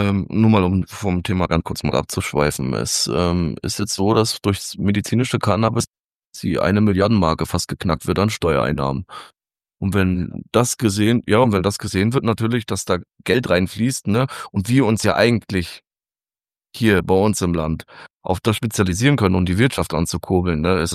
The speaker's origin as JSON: {"language": "German", "region": "Bavaria", "country": "Germany", "said": "wir kommen auch aus Bayern hier"}